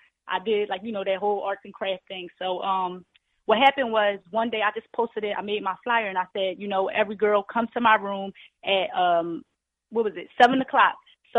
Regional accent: Philadelphia, Pennsylvania, United States; I'm from Philadelphia.

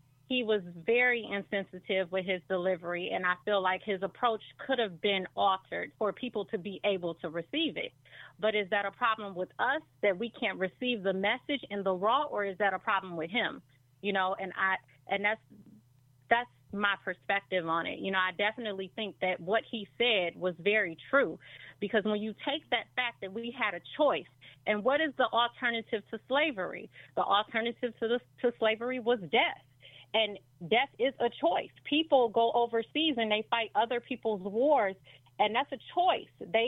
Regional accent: Chicago, Illinois, United States; now in Milwaukee, United States; I am from Chicago. I currently live in Milwaukee

